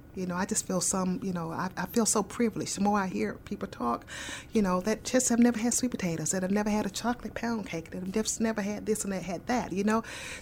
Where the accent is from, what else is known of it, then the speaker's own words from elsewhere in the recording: Atlanta, Georgia, United States; You know, I grew up in Atlanta.